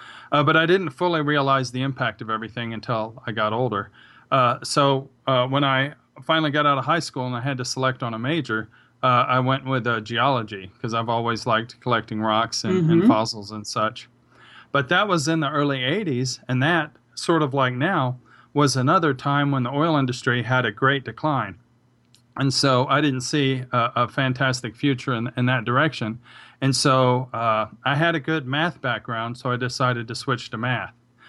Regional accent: Virginia, United States; I grew up in Northern Virginia, and I had a friend.

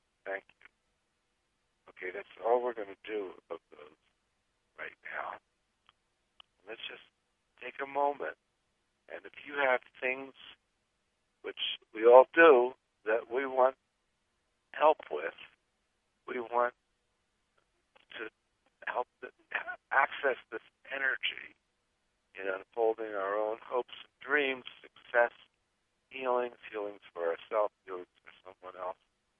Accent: Philadelphia, Pennsylvania, United States; And of course, Philadelphia is my hometown.

